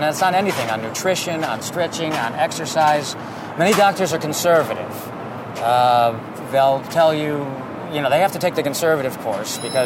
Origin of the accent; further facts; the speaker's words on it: Ohio, United States; I grew up in Ohio